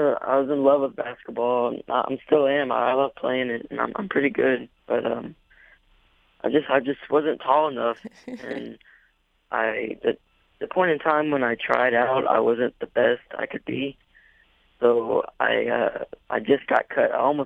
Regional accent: Hot Springs, Arkansas, United States; I grew up in Hot Springs, Arkansas, going to school there. I went to Lake Hamilton High School in Hot Springs, Arkansas, and lived with my mom.

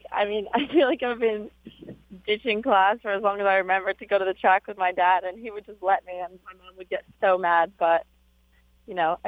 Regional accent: Arcadia, California, United States; So I grew up right in Arcadia, California, right across from Santa Anita.

